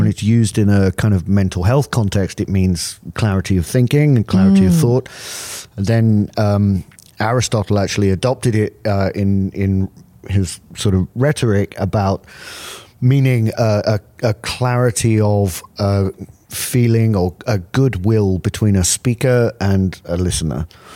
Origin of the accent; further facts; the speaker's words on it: United Kingdom; now in United States; My background was in Europe, so I grew up in the United Kingdom. It's where I sort of cut my teeth in theater and had my training.